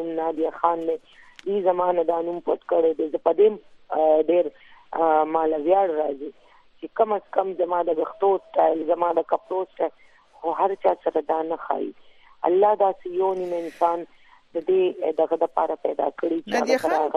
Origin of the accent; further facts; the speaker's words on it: Afghanistan; مونږ ټول افغانان یو پښتون یو